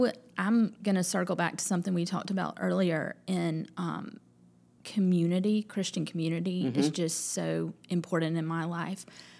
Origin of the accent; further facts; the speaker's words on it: Mobile, Alabama, United States; also born or lived in Birmingham, Alabama; I grew up in Mobile.